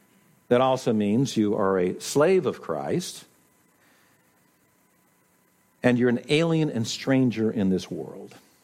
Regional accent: United States; I'm also an American.

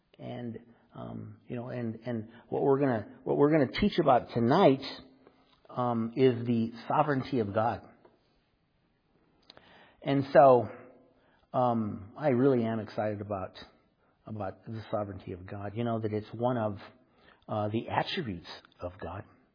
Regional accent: Los Angeles, California, United States; I think I already told you I'm from Los Angeles, California, and didn't grow up in a very good area.

